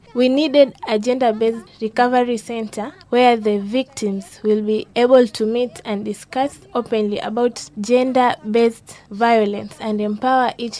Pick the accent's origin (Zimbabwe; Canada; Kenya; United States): Kenya; Wajir County; I'm from Wajir County.